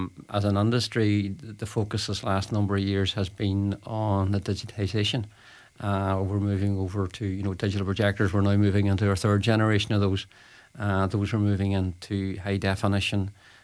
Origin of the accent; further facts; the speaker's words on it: Derry, Northern Ireland, United Kingdom; I my first job in cinema was in Derry, in my hometown, and it was Star Wars.